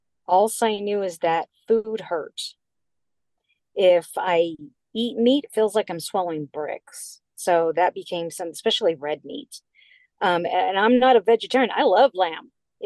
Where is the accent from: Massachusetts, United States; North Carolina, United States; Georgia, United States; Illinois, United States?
North Carolina, United States; Camp Lejeune; born there; I was born on Camp Lejeune, North Carolina. And in 1974.